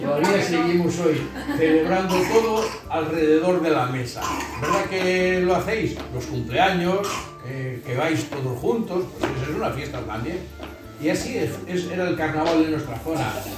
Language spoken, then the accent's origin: Spanish; Galicia, Spain; en mi pueblo se hacía las filloas, que son típicas todavía, filloas de pedra